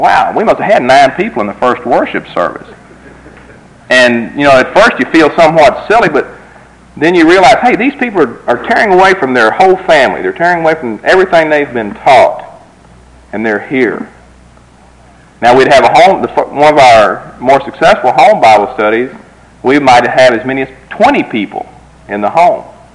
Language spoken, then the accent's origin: English; Texas, United States; This population growth, as I look at this in Texas, being a Texan, there in Del Rio